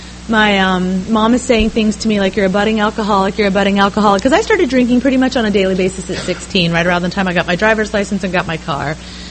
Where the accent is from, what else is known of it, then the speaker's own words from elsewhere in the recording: Iowa, United States; and then they were from North Carolina, and I was raised in Iowa, so I didn't know any of these people.